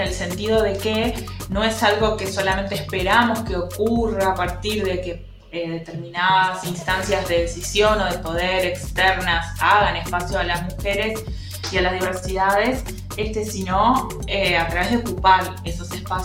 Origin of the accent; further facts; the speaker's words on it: Uruguay; soy de Uruguay